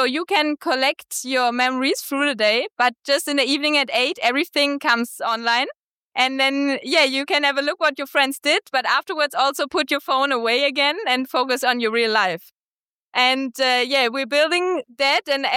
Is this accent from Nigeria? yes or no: no; Germany; Nice to be here. Yeah, I'm originally from Germany.